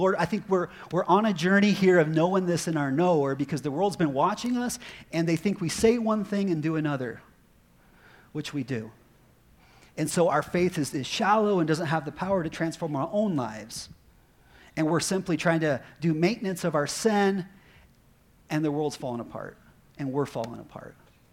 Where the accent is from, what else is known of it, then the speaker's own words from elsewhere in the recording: Prescott Valley, Arizona, United States; you don't get that from me because I'm from Prescott Valley. So I might have a weird accent.